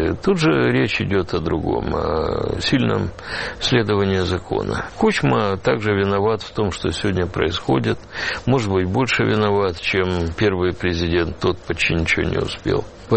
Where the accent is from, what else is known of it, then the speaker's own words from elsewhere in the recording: Ukraine; Мы, украинцы, бросились так же, как белорусы